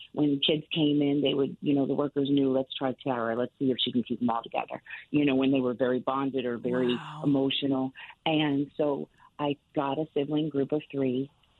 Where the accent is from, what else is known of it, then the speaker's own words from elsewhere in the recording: Connecticut, United States; No, I am from Connecticut